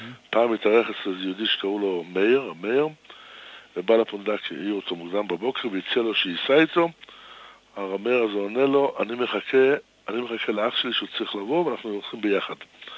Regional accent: Jerusalem, Jerusalem District, Israel; אנחנו בתור ירושלמים

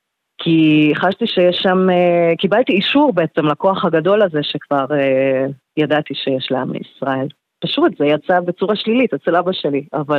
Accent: Hungary; now in Israel; אני נולדתי בהונגריה, וזו משפחה שבעצם באותה תקופה בקומוניזם לא היה דת, לא יהדות ולא נוצרות ולא שום דבר, זה היה סיסטם ללא דת.

